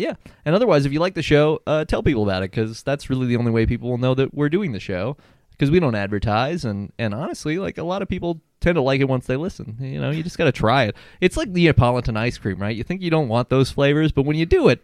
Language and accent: English; Castle Rock, Colorado, United States; the original Niccolo's was in my hometown of Castle Rock where I grew up.